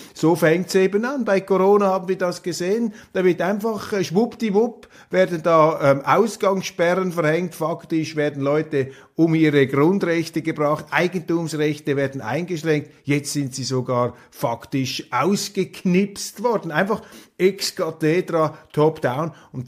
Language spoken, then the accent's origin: German; Switzerland; mit der man sich auch als Schweizer anfreunden muss.